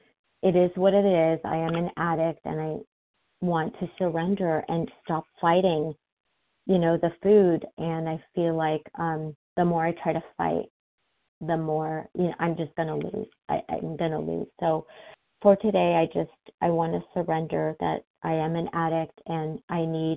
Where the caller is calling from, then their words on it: Foster City, California, United States; from California, and I'm calling from Foster City, California.